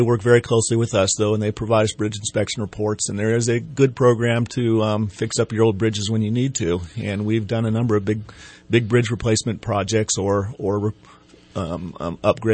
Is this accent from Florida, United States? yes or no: no; Weaverville, California, United States; I grew up in Weaverville, and you know, as most kids, went to college and got into engineering and went to the Bay Area for a while, and this was my trip home.